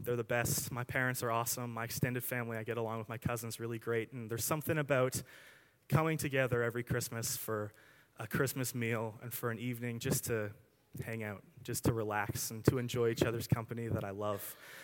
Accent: Chilliwack, British Columbia, Canada; I grew up in Chilliwack, and so it's kind of like a farm town, but I'm not really from the farm part of it.

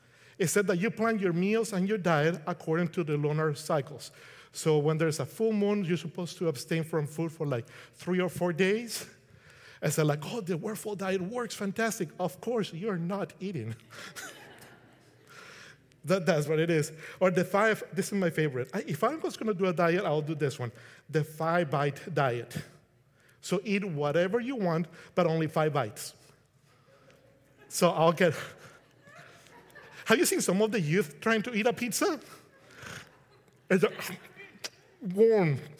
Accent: Colombia; I'm from Colombia, by the way.

